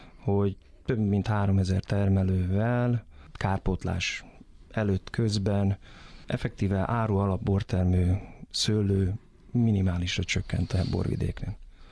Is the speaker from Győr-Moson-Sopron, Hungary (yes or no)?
no; Veszprém, Veszprém County, Hungary; Kisgyerekkoromtól úgy nőttem fel annak ennél, hogy nem voltam somlószőlősi lakos nagyon sokáig. Veszprémben élt a család, oda kötődtünk